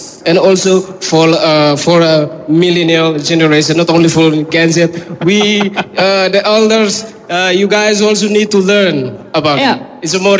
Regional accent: Timor-Leste; and I'm from Timor Leste.

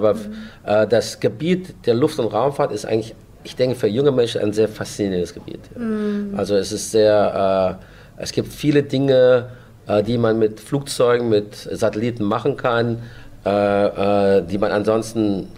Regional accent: Germany; Ich bin an sich in Deutschland geboren, aufgewachsen, ja. Habe meine gesamte Schullaufbahn, Universität in Deutschland besucht

